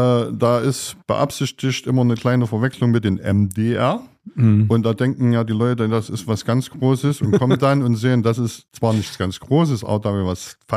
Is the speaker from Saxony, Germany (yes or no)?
no; Gera, Thuringia, Germany; ich bin in Gera geboren und wohne schon immer in Gera bis 84 in Rubitz, also in der elterlichen Bäckerei. Und dann haben wir in Tischitz auch auf dem Grundstück von der Oma gebaut und wohnen seit 87 in Tischitz.